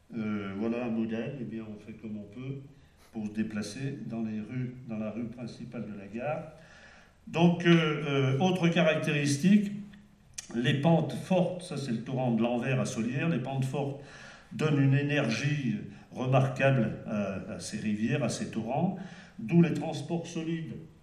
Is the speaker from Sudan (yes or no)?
no; Auvergne-Rhône-Alpes, France; l'espérance de vie en Basse-Maurienne était bien moindre que ici, chez nous, en Haute-Maurienne.